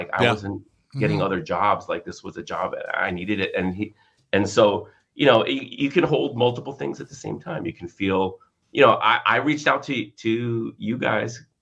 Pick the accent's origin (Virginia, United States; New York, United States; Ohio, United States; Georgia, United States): Virginia, United States; McLean; I grew up in McLean.